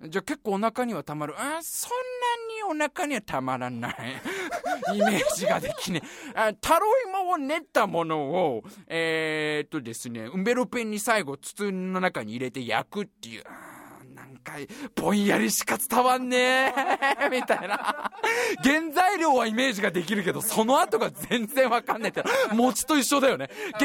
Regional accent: Ghana; Japanese is a second language

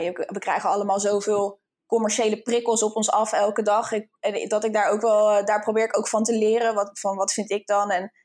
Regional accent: Leiden, South Holland, Netherlands; ik kom oorspronkelijk uit Leiden.

